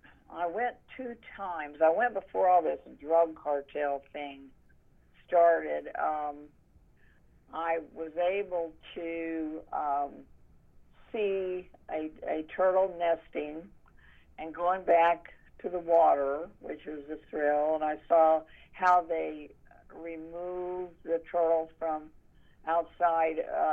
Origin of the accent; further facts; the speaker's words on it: Hillsboro, Illinois, United States; I grew up in Hillsboro, Illinois